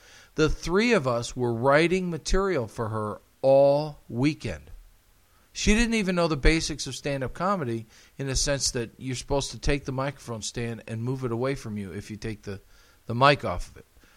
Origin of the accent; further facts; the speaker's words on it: Chicago, Illinois, United States; I'm from Chicago. I'm very familiar with what WGN is.